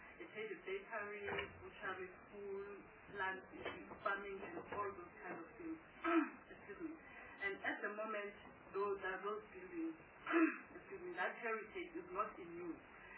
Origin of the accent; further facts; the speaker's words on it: KwaZulu-Natal, South Africa; I come from KwaZulu-Natal